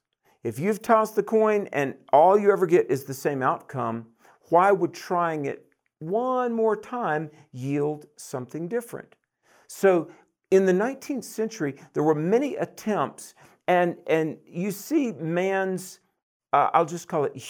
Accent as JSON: {"language": "English", "region": "North Carolina", "country": "United States", "tie": "born or raised there", "said": "even in my home state of North Carolina, down in a place called Cumberland County"}